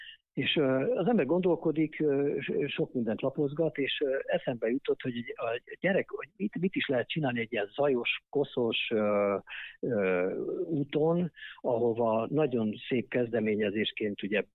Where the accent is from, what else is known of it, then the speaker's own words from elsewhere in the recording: Baranya, Hungary; a gyerekkoromban, ugye egy kis faluban nőttem föl az Ormánságba, Baranyába